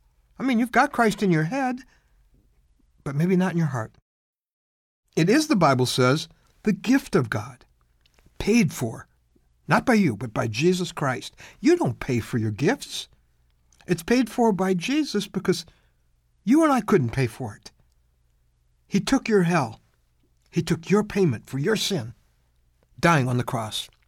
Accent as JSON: {"language": "English", "region": "Lake Michigan area", "country": "United States", "tie": "born or raised there", "said": "I grew up around Lake Michigan, and when I was little, I used to go in it."}